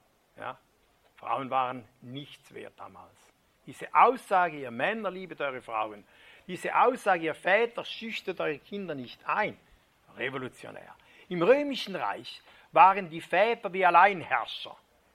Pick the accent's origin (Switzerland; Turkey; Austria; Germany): Switzerland; wo wir als Schweizer Servola gebraten haben